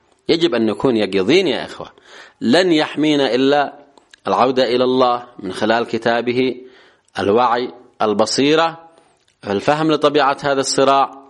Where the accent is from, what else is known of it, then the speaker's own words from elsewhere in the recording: Yemen; في بلدنا اليمن